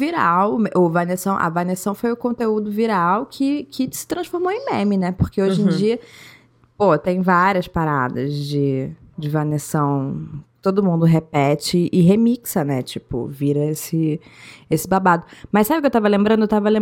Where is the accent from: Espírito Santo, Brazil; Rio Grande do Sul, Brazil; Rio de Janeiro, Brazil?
Rio de Janeiro, Brazil; assim, como brasileiro, como carioca, como...